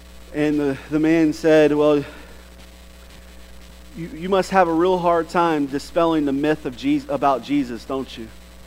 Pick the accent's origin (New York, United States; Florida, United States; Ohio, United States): Florida, United States; Jacksonville; I grew up in Jacksonville